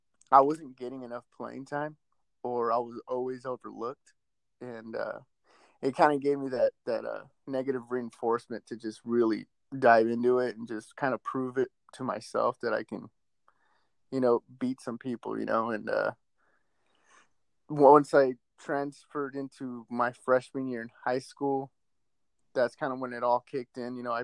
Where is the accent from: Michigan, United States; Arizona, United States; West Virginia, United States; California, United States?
Arizona, United States; Yuma; I'm from Yuma, Arizona. Pretty small town out here in Arizona. It's about 5 minutes from the border. But I was just a little Mexican kid out here